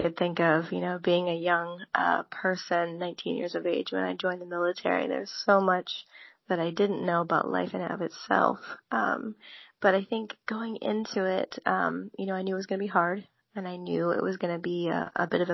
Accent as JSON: {"language": "English", "town": "Kalamazoo", "region": "Michigan", "country": "United States", "tie": "born or raised there", "said": "I grew up in Kalamazoo, Michigan, and grew up on a farm there"}